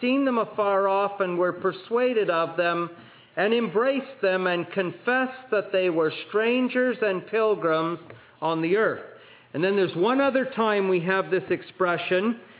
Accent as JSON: {"language": "English", "country": "Canada", "said": "And I tell them I'm a Canadian."}